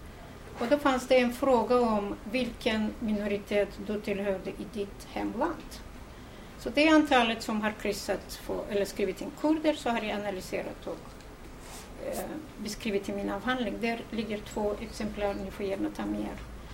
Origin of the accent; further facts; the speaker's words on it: Georgia; now in Sweden; Jag är själv från Georgien